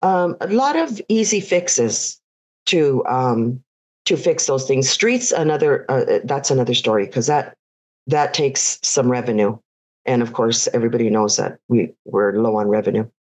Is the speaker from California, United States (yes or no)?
yes; Fullerton, California, United States; I was born and raised in the here in Fullerton. I grew up in the Maple area. I attended Maple School